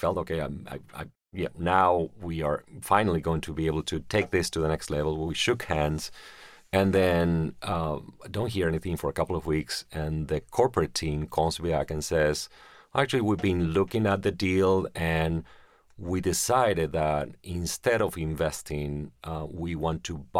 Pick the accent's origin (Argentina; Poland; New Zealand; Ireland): Argentina; Remember growing up in Argentina and just seeing how realities can change from one moment to the next.